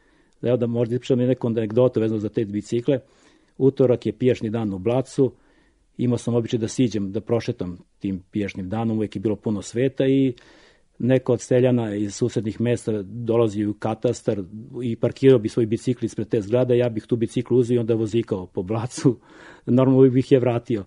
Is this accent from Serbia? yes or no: yes; Barbatovac, Toplica District, Serbia; born there; rođen sam u Barbatovcu 1956. godine. To je tada bilo opštinsko mesto, danas je to selo u Topličkom okrugu.